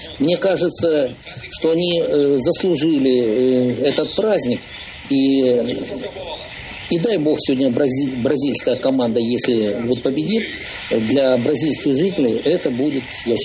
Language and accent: Russian; Moscow, Russia; Нет, ну мы-то москвичи, поэтому как бы мы москвичи и европейцы